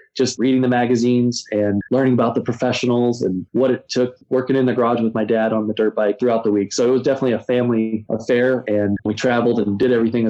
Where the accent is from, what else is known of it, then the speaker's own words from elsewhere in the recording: California, United States; By the time I was 17, I had moved out on my own to Southern California from my hometown of Northern California